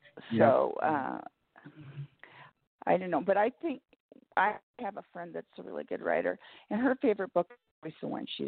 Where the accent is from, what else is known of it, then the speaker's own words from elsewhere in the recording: California, United States; And I'm from Southern California and grew up there.